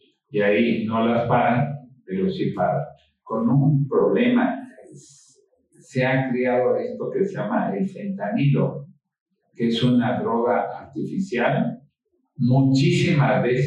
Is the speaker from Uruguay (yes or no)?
no; Mexico; este conocimiento que nosotros como mexicanos tenemos como asignatura pendiente